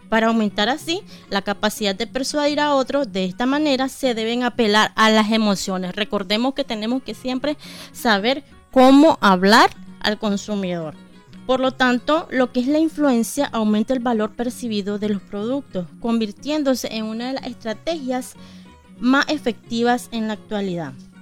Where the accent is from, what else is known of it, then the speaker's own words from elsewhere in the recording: Nicaragua; Que nosotros no puede faltar como nicaragüenses, ¿verdad?